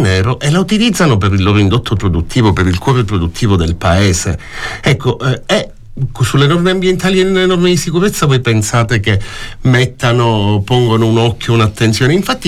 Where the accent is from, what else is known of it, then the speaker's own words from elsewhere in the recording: Palermo, Sicily, Italy; il giornale della mia città natale, il giornale di Sicilia